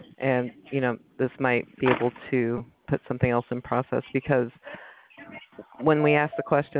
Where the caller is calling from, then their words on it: Alabama, United States; Alabama, where they're opening everything up.